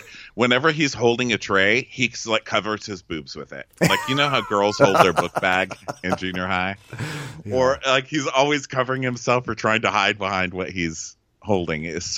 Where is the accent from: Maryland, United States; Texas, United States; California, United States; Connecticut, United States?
Texas, United States; Oh, well, I'm from Texas.